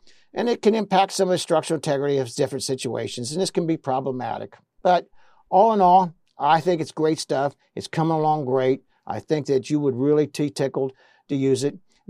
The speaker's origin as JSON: {"language": "English", "region": "Midwest", "country": "United States", "tie": "born or raised there", "said": "I grew up in the Midwest, and all our farmers during World War I and World War II were given hemp seeds."}